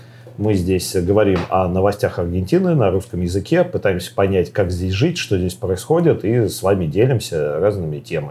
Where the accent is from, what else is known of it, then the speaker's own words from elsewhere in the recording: Russia; Мы такие, ну, вот, из России